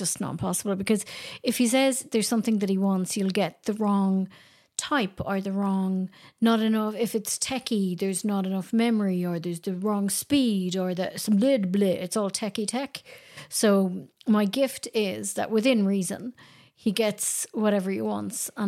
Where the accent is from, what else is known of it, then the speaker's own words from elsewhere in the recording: Connacht, Ireland; And then 4 days later, we had another wedding ceremony in my hometown of Mayo.